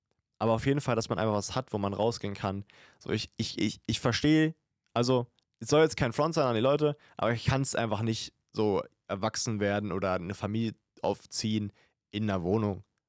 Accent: Brandenburg, Germany; Ich komme ja aus einer sehr, sehr schönen Gegend. Ich komme aus dem Spreewald.

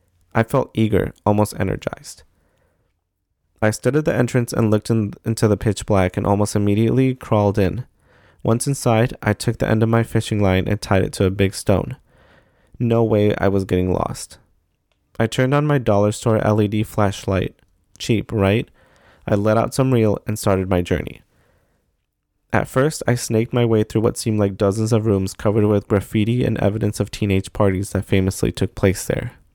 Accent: New Orleans, Louisiana, United States; I had been urban exploring in an abandoned building and cemeteries in my hometown in New Orleans since I was 10, and even traveled to a couple of other states just to document my findings.

